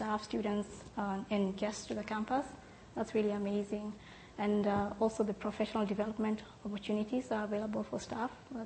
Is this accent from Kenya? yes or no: yes; Kenya; I came here as a volunteer person in September 2009, I found a family here that was ready to accept me from wherever I came from Kenya